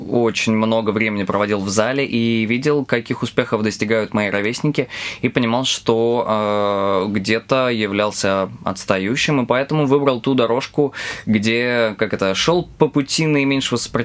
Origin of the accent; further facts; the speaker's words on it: Korolyov, Moscow Oblast, Russia; У нас была первая в Королеве, это мой родной город, группа